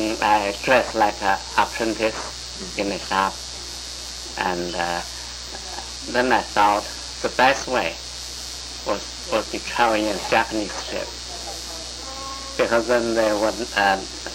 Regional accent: Beijing, China; also born or lived in Shanghai; I was born in 1920 in Shanghai, but I grew up in Beijing, China.

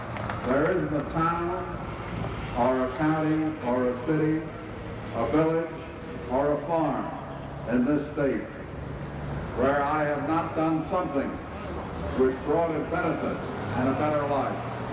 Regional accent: New York City, New York, United States; this is where I was born. This is my native place. I'm a New Yorker, bred and true, and I like to realize it by starting campaigns here.

